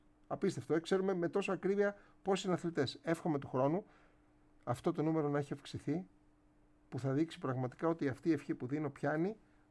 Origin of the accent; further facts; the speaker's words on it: Naxos, South Aegean, Greece; την τοπική μου ομάδα που είμαι από την Άξο, τον Παναξιακό